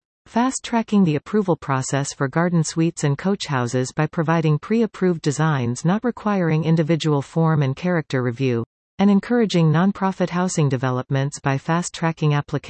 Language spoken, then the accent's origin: English; North Cowichan, British Columbia, Canada; I am born and raised in North Cowichan and have lived here for almost 40 years. My family has deep roots in the Cowichan Valley that go back 5 generations.